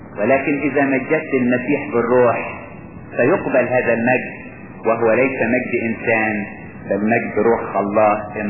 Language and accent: Arabic; Asyut, Asyut Governorate, Egypt; كان عندنا في اسيوط